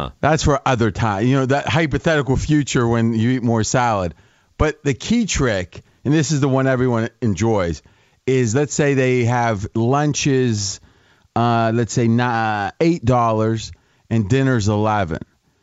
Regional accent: Ohio, United States; when I was growing up in Ohio

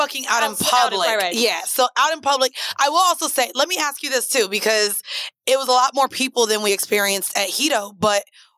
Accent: Jamaica; I like food better in Jamaica, but I'm Jamaican

